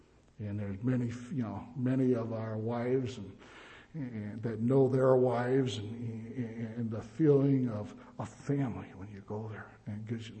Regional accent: Wisconsin, United States; And Brother Bob Oldham and I, and I was from Wisconsin.

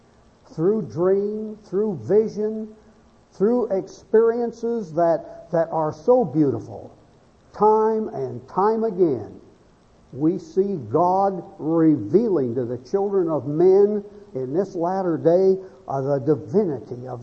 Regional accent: Phoenix, Arizona, United States; I grew up in Phoenix, Arizona. That's Mormon country.

